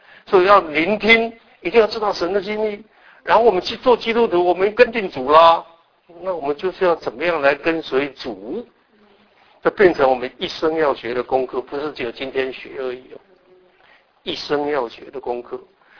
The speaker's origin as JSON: {"language": "Chinese", "country": "Taiwan", "said": "我从台湾来，那为什么我选这个题目呢？"}